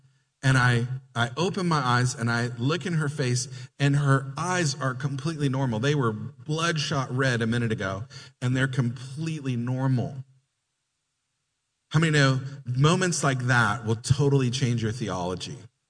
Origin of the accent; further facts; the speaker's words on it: Canada; now in United States; I was living in Montreal. I'm from Canada, if you didn't know that. I'm a transplanted Canadian. I'm now an American citizen, but I'm actually a dual citizen.